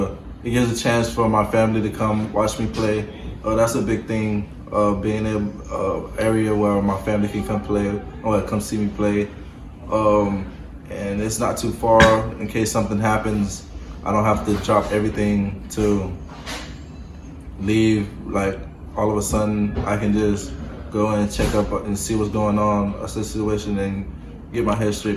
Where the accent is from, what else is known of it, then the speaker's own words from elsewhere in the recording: Florida, United States; My mindset, I feel like I'm from Florida, so I feel like we're the best.